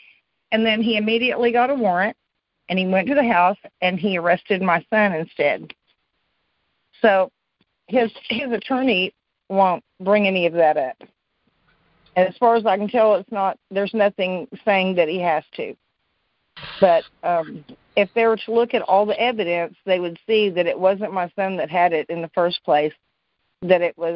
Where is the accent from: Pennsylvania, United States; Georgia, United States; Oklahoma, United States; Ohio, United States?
Oklahoma, United States; I'm from Oklahoma.